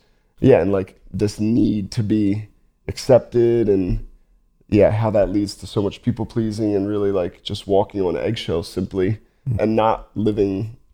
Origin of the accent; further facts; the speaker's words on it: Delaware, United States; You know, I grew up in Delaware. I very quickly realized like Delaware wasn't it.